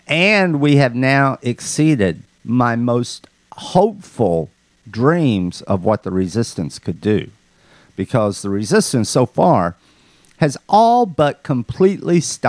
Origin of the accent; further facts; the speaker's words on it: New York, United States; forget about it. … I'm from New York.